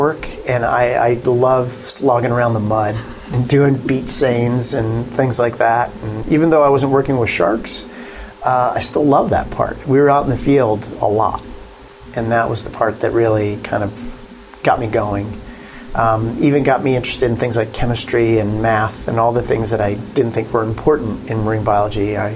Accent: Martha's Vineyard, Massachusetts, United States; I grew up in Martha's Vineyard, a little island off Cape Cod.

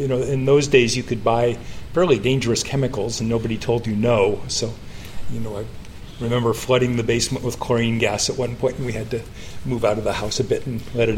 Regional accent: Moscow, Idaho, United States; Moscow, Idaho. Named after the one in Russia.

